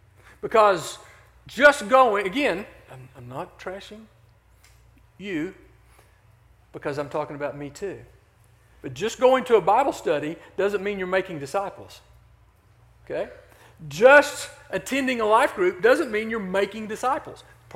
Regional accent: United States; born there; I was born in the United States.

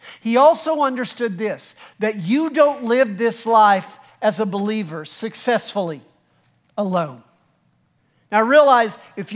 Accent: Texas, United States; Well, we're from Texas. We're very, very independent, aren't we? We're from West Texas.

